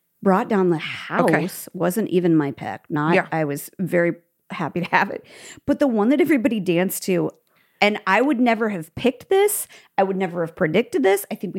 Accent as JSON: {"language": "English", "region": "Midwest", "country": "United States", "said": "And I'm from the Midwest."}